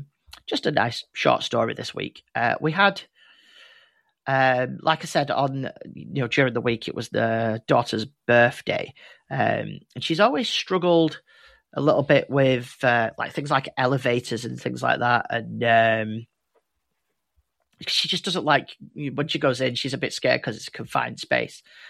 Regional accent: England, United Kingdom; accent: northern; just in case you can't tell what I'm saying because of my super northern accent.

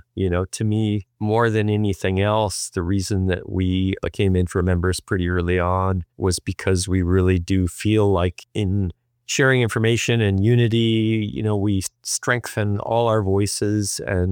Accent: Connecticut, United States; moved away; I came from Connecticut to California in 1969, and immediately, in fact, I had actually worked in a retail store in Connecticut when I was in high school

